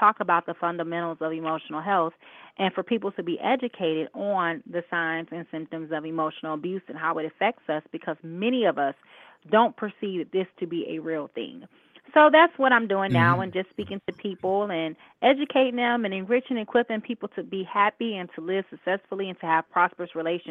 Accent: Gary, Indiana, United States; also born or lived in Midwest; Actually, I was born and raised in Gary, moved around the Midwest.

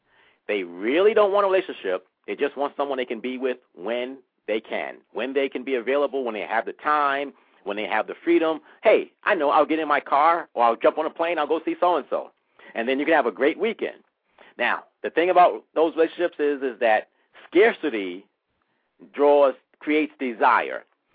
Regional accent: New York City, New York, United States; I'm from New York City, so I knew that one.

